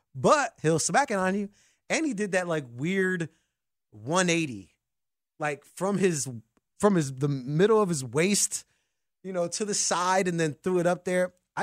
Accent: Chicago, Illinois, United States; Like most kids that grew up in the Chicago in the 90s, you just watched every single game.

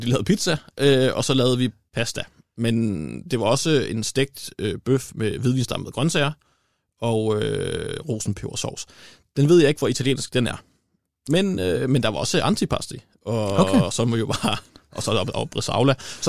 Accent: Gudhjem, Capital Region of Denmark, Denmark; vi har alle sammen arbejdet på den restaurant der, for der var ikke, altså, man skulle arbejde et andet sted som ung i Gudhjem.

